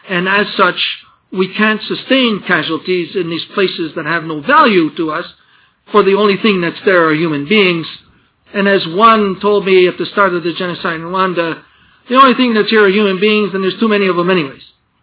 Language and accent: English; Quebec, Canada; accent: Quebecois; first language fr; English is a second language; I'm going to speak mostly, essentially, in a North American English, which is not my mother tongue. My mother tongue is Quebecois, or as some of my less friendlier friends from France would say, 18th century French.